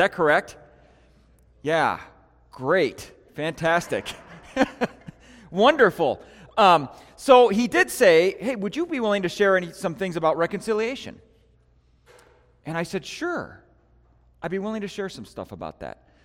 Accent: Milwaukee, Wisconsin, United States; moved away; I'm not originally from there. I'm a Midwestern guy. I'm from Wisconsin originally, so Milwaukee area.

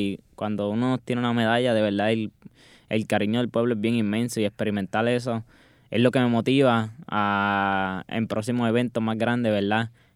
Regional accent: Puerto Rico; no me está diciendo que soy de Puerto Rico

